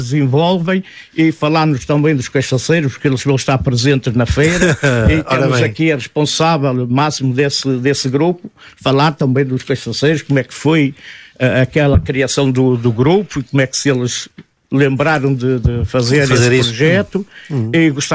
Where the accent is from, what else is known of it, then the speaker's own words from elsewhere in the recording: Portugal; que somos mesmo portugueses